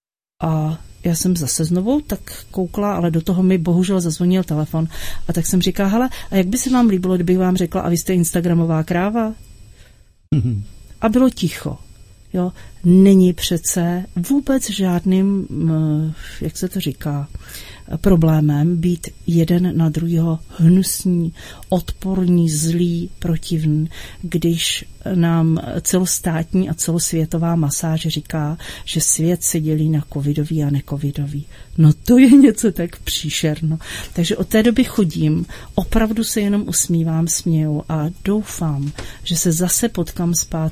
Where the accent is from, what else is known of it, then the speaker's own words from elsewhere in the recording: Plzeň, Plzeň Region, Czechia; moved away as an adult; co jsem se vzdálila z Plzně